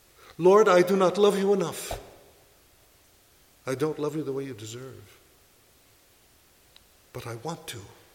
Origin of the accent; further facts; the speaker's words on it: Sicily, Italy; I'm from Sicily, or the Kingdom of the Two Sicilies, as it's called.